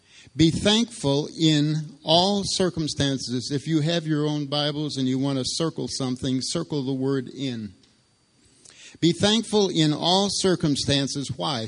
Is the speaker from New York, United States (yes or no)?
yes; Rochester, New York, United States; I'm from Rochester, New York, and my driving skills are a little bit different from Tennessee's.